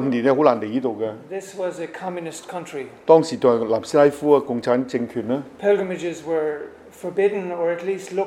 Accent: Ireland; now in Bosnia and Herzegovina; I'm from Ireland.

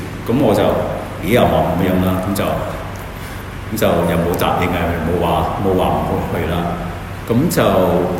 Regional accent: United Kingdom; Cantonese is a second language; also born or lived in Scotland; 我喺英國長大嘅，所以咧，如果我講中文有啲甩咳咧，你聽得好辛苦咧，我預先道歉。我係11岁就去咗蘇格蘭，去一間寄宿學校。

